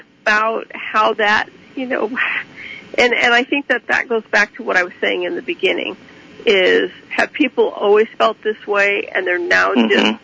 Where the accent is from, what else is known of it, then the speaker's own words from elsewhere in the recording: United States; Because I'm an American.